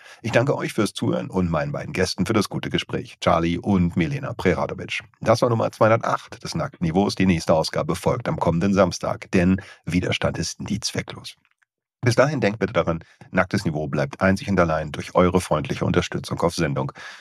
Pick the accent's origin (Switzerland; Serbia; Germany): Germany; Berlin; dass du da in Zehlendorf aufgewachsen bist in Berlin. Das bin ich ja auch.